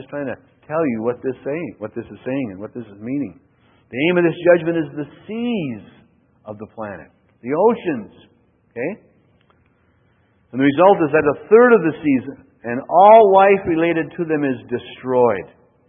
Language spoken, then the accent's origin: English; Duluth, Minnesota, United States; I grew up in Duluth, and this Lake Superior is right there.